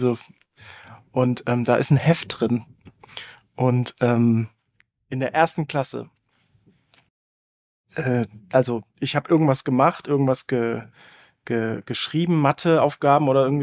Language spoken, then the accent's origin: German; Baden-Württemberg, Germany; also das einzige Fach, wo ich wirklich gerne hingegangen bin, war BK, Bildende Kunst, hieß es bei uns in Baden-Württemberg, Musik und Sport.